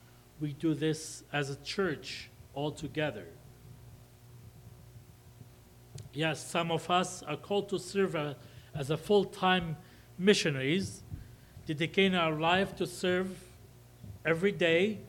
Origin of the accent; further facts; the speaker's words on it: Israel; English is a second language; I grew up in Israel, understand the culture, the language. My wife is Jewish, I'm an Arab.